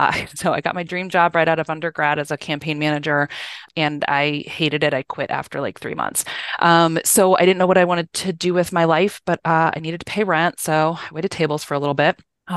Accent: St. Louis, Missouri, United States; I grew up in St. Louis. I knew I wanted to not really be in St. Louis anymore.

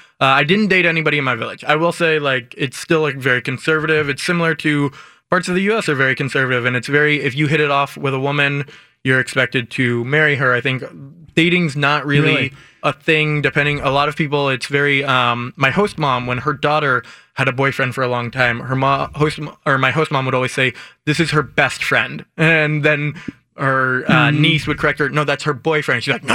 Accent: Portland, Oregon, United States; Anybody I'd tell I'm from Oregon, nobody knew that until the basketball people were like, oh, Portland

